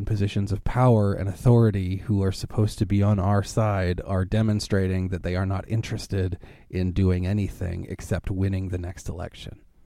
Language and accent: English; Canada; I mean, Christ, I'm a Canadian. I can't even vote in an American election.